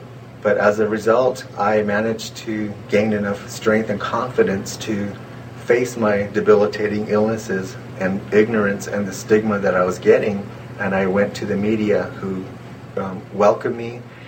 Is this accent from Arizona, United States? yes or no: yes; Arizona, United States; I'm from the San Carlos Apache tribe.